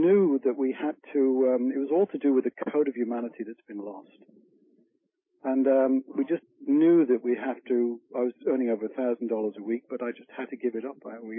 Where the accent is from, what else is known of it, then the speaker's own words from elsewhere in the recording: England, United Kingdom; moved away as an adult; now in Canada; We emigrated from England very naive. We came over to Canada for a holiday and was offered a job here when we came over.